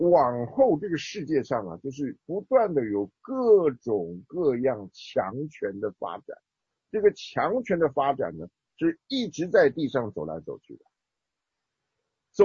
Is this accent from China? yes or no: yes; China; moved away; 这其实我们从中国来年纪大一点的人晓得